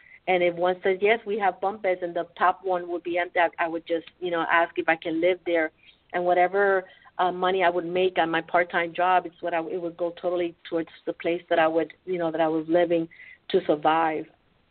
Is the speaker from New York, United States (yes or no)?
yes; New York, United States; Like one thing that I experienced growing up in New York, when I was homeless, that I always made myself aware of my surroundings.